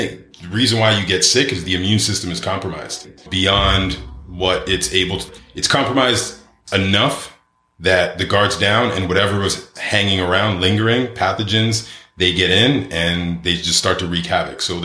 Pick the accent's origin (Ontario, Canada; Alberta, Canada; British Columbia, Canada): Ontario, Canada; Toronto; Born and raised in Toronto, Ontario, Canada.